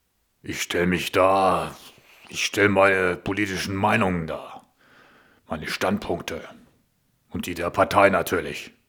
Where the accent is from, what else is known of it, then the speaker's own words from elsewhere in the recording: Göttingen, Lower Saxony, Germany; also born or lived in Ruhr, Germany; Ja, und ich, als kleines Kind bin ich nach Göttingen gezogen worden.